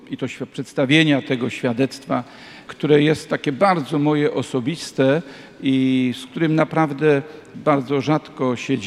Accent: Środa Wielkopolska, Greater Poland Voivodeship, Poland; Pochodzę z małej miejscowości pod Poznaniem, ze Środy Wielkopolskiej.

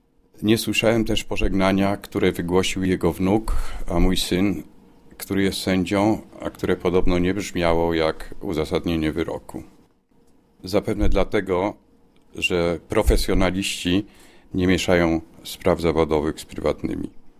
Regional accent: Koszalin, West Pomeranian Voivodeship, Poland; born there; also born or lived in mountains / Poznań; bo urodziłem się w Koszalinie, dzieciństwo wczesne spędziłem w górach, najdłużej później mieszkałem w Poznaniu.

